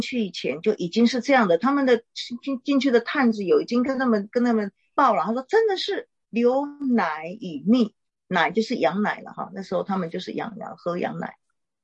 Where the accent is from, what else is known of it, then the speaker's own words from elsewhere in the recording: China; 我们中国人不管是台湾也好，他有很早期很苦的时候